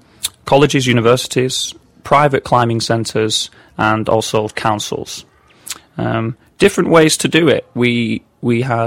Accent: Manchester, North West England, United Kingdom; I'm from Manchester, England

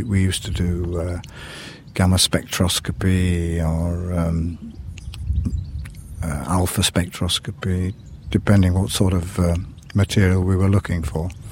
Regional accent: Leeds, Yorkshire and the Humber, United Kingdom; born there; I was born in Leeds, Yorkshire, in the United Kingdom.

